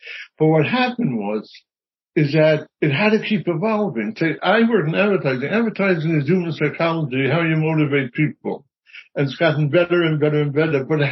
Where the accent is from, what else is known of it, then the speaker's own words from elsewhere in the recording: United States; As an American